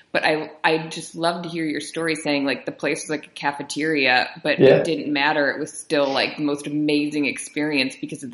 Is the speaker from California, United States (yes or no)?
no; New York, United States; So I grew up near Syracuse, New York